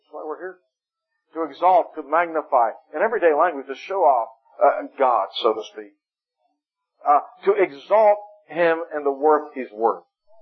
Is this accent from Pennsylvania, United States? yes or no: yes; Pittsburgh, Pennsylvania, United States; now in Miami, United States; growing up, my favorite football team was the Pittsburgh Steelers. I grew up in Pittsburgh.